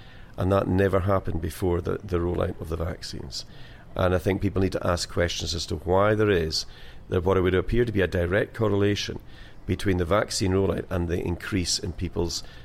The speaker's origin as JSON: {"language": "English", "region": "Scotland", "country": "United Kingdom", "said": "And I'm a Scottish Highlander, but, I am British as well."}